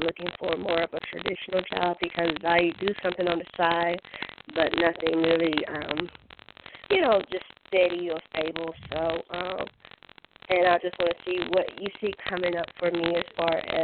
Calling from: Georgia, United States

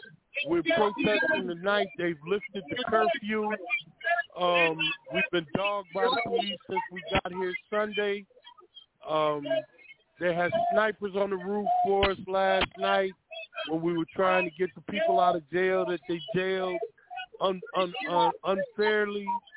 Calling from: Akron, Ohio, United States; I'm calling in from Akron, Ohio.

